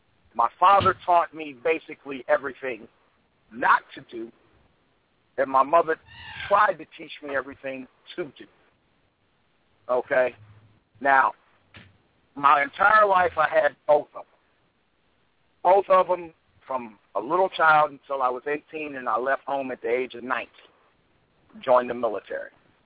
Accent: Sylacauga, Alabama, United States; I'm from Alabama, Sylacauga, Alabama.

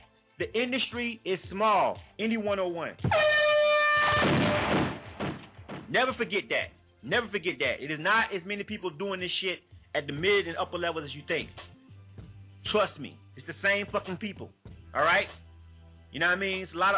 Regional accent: Panama City, Florida, United States; if you're in a small city, like Panama City, I'm constantly hearing fuckery going on in my hometown within the music people.

